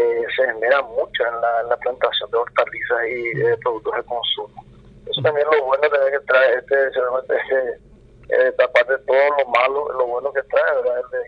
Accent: Paraguay; Y como todo paraguayo se caracteriza por ser una comunidad solidaria, ¿verdad?

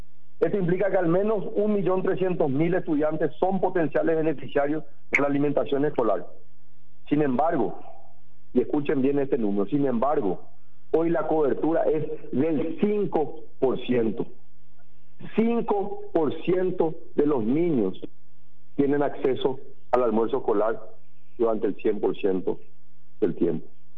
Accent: Paraguay; Estas cifras nos interpelan como autoridad, nos interpelan como paraguayos.

